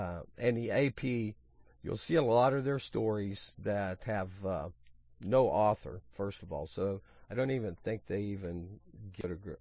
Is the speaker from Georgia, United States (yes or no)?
no; Oklahoma, United States; I was born in Oklahoma from second grade on up for a good long while in life.